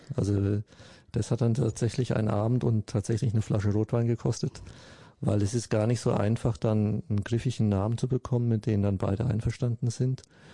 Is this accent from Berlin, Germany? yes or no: no; Würzburg, Bavaria, Germany; Ich bin ein Würzburger.